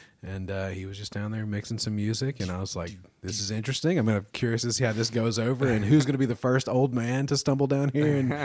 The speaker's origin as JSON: {"language": "English", "town": "Savannah", "region": "Georgia", "country": "United States", "said": "I'm familiar with Wet Willie. I'm from Savannah. It's a daiquiri bar down on River Street."}